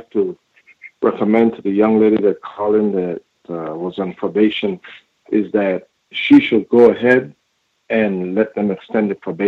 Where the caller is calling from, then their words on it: California, United States; Hi, Gus. I'm calling from California.